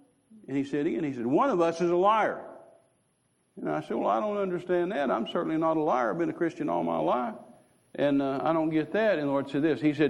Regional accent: Texas, United States; being a Texan, I always like pistols and guns.

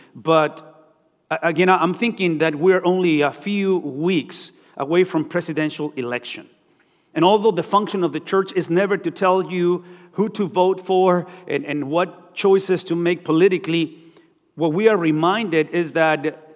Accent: Texas, United States; I'm a Texan, so I just said fix.

